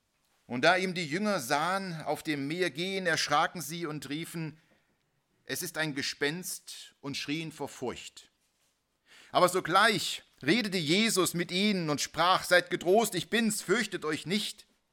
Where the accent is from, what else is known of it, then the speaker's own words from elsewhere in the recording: Königswald, Germany; born there; Ich komme gebürtig aus Königswald.